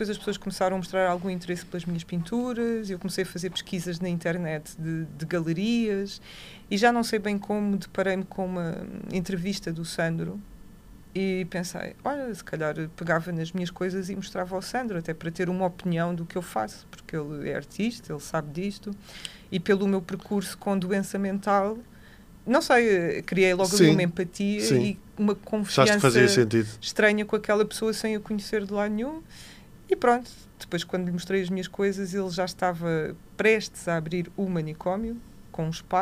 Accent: Lisbon, Portugal; Para já sou dos Olivais, não estou brincando.

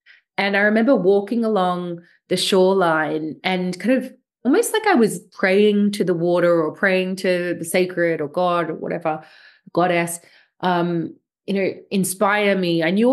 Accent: Australia; I grew up in Australia.

